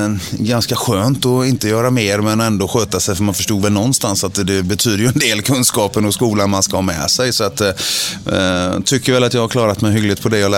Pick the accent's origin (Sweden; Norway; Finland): Sweden; Lilla Skepplanda, Västra Götaland County; also born or lived in Partille; vi flyttade från Partille till Lilla Skepplanda som ligger 4 mil norr om Göteborg på vägen upp mot Trollhättan. Så där är jag uppväxt.